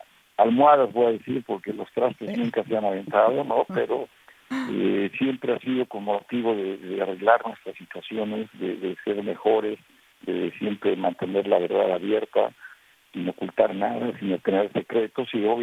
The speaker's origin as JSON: {"language": "Spanish", "region": "Mexico City", "country": "Mexico", "tie": "born or raised there", "also_born_or_lived": "Santander, Spain", "said": "Yo nací en la Ciudad de México, estudié en la Ciudad de México, viví durante mi niñez cerca de 4 años en España, en Santander, en el norte de España."}